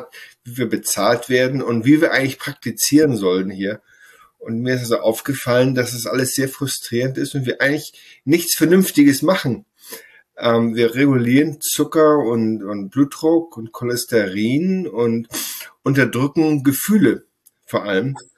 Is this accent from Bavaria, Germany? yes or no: no; Sylt, Schleswig-Holstein, Germany; moved away as an adult; also born or lived in Essen; now in United States; Ich bin auf Sylt aufgewachsen, habe da Abitur gemacht und auch Zivildienst, Abitur 1986